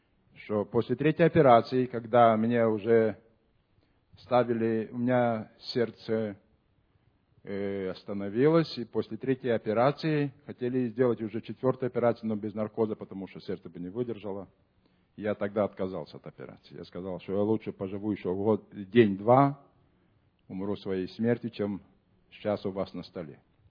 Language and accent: Russian; Kotovsk, Odesa Oblast, Ukraine; Сам я с Украины, с Одессы. Одесская область, Котовск. Жена с Молдавии.